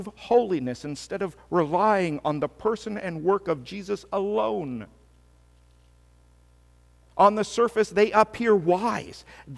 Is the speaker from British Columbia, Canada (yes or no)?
yes; British Columbia, Canada; grew up in British Columbia, separated by 1,100 kilometers